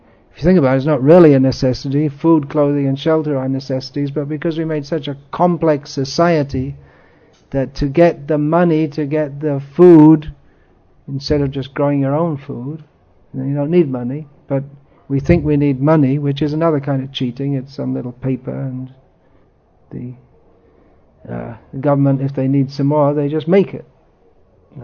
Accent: United Kingdom; I'm proud of being British

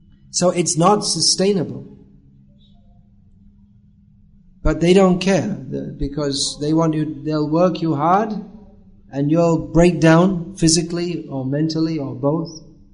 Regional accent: England, United Kingdom; I'm from England.

